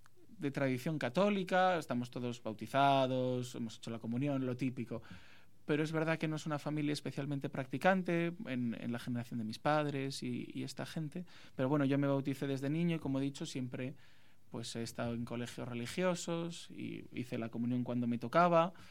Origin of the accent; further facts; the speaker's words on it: Cantabria, Spain; allí en mi pueblo, el Colegio Torreana de las Hijas de Santa María del Corazón de Jesús, también en Cantabria, pero no en mi pueblo, en el que fui también interno